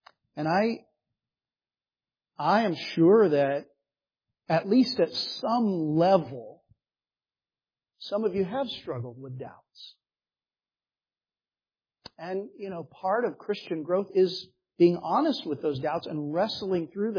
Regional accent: Phoenix, Arizona, United States; a place that I'm very familiar with growing up in Phoenix

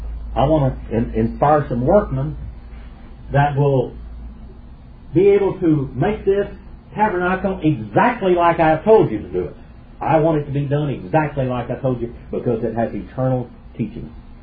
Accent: United States; And I've written a couple of books on Native American culture, because I am an Indian.

